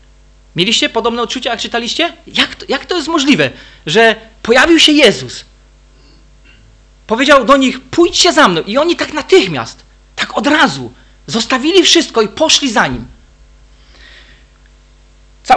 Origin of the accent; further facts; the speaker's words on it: Jastrzębie-Zdrój, Silesian Voivodeship, Poland; also born or lived in Warsaw; Oryginalnie to pochodzę z Jastrzębia Zdroju, nie ze zboru twojego taty, ale ze zboru, który prowadził brat Henryk Turkanik. Tam spędziłem 18 lat.